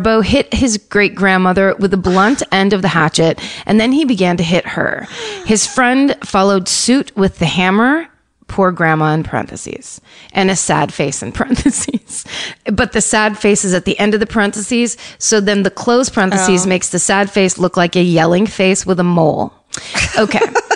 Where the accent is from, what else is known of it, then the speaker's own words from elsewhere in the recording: Milwaukee, Wisconsin, United States; I hail from Milwaukee, Wisconsin, where we just were.